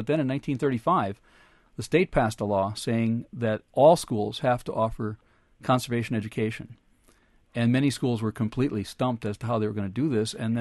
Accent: Neenah, Wisconsin, United States; I sang along with … when I was growing up in Neenah.

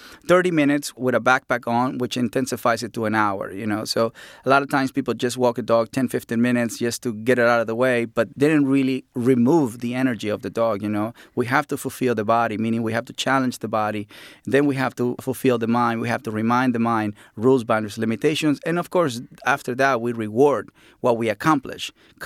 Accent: Mexico; The dog doesn't know that I'm from Mexico.

